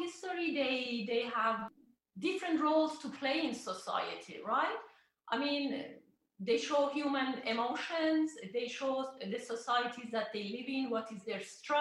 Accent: Iran; English is a second language; now in Canada; Yeah, I came from Iran. I was born and raised in Iran, and then I immigrated to Canada in 1986.

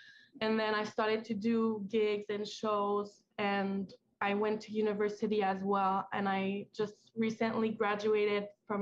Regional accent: Quebec, Canada; Kwekwe Wendatendi … from Huron Wendat Nation.

